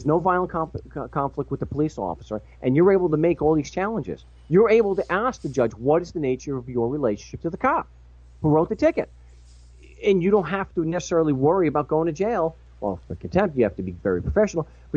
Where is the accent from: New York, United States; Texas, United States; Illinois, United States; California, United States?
New York, United States; I'm a schmuck from Long Island.